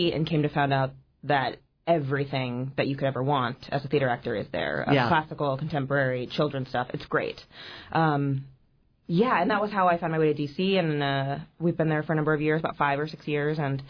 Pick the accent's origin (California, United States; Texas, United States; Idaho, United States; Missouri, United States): California, United States; now in Washington, United States; So I grew up in Northern California. I live in D.C. now, but I'm from the West Coast.